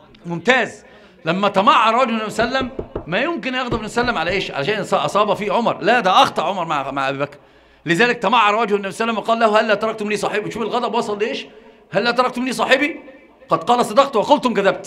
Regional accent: Egypt; يسمونها عندنا في مصر قردة

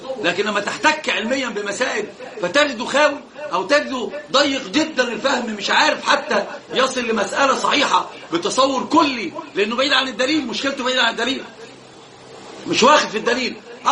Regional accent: Upper Egypt, Egypt; الحقيقه انهم اخذوا كتاب قديم كان عندنا في الصعيد

